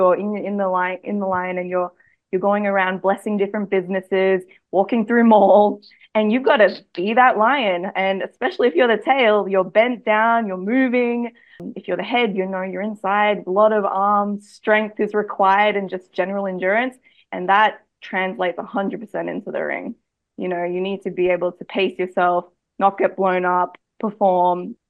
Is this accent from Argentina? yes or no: no; Australia; You know, I'm from Australia, but I do have Chinese roots.